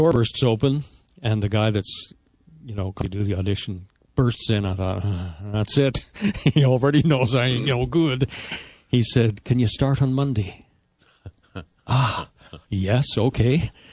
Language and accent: English; Calgary, Alberta, Canada; born there; I mean, I was born in Calgary. A little stubble jumper from the Canadian prairies introduced in a nightclub in Manchester, England.